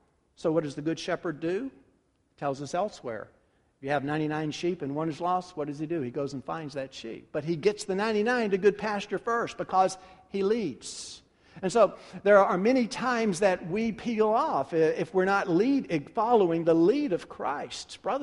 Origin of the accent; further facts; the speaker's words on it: Memphis, Tennessee, United States; The world that I grew up in Memphis, Tennessee, we never locked our doors.